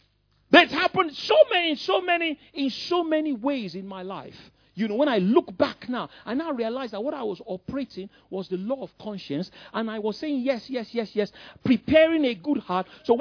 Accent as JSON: {"language": "English", "region": "Lagos", "country": "Nigeria", "tie": "born or raised there", "said": "I grew up in Ikoyi, you know, I grew up in Lagos, you know, my classmates will tell you"}